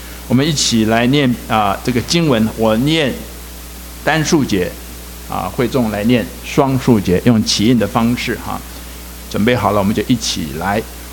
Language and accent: Chinese; China; 我们中国人其实也是蛮会吃饭的哈